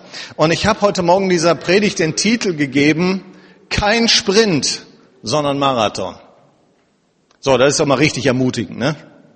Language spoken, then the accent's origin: German; Wuppertal, North Rhine-Westphalia, Germany; born there; also born or lived in Duisburg; now in Oberhausen, Germany; Und ursprünglich, gebürtig, komme ich aus Wuppertal.